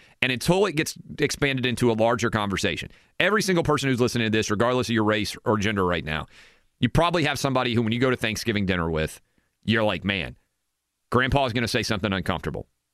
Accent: Tennessee, United States; You think it's white because I'm white and from Tennessee?

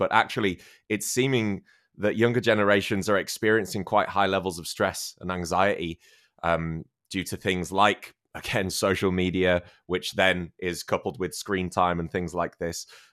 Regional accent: United Kingdom; In the United Kingdom, in my home country, it's also pretty bad.

